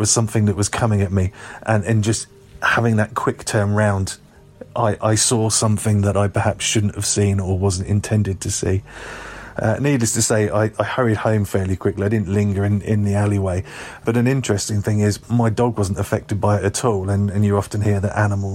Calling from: Glastonbury, South West England, United Kingdom; Hello Derek … I'm calling from Glastonbury in southwest England.

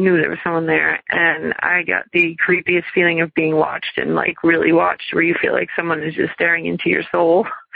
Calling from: Madison, Wisconsin, United States; I'm calling from Madison, Wisconsin.

